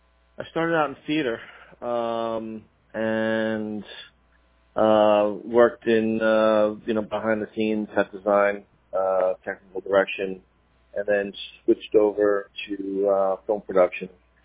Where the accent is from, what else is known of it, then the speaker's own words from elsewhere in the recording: Brooklyn, New York, United States; I grew up in Flatbush, Brooklyn.